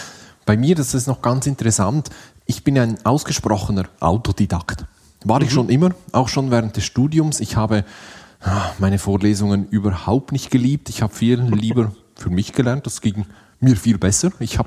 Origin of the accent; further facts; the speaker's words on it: Switzerland; dass man immer à jour bleibt, wie man bei uns in der Schweiz sagt